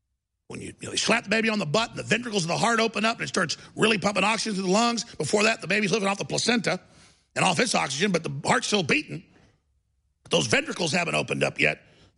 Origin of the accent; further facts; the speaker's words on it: Dallas, Texas, United States; I remember growing up in Dallas, and my dad works in the medical field.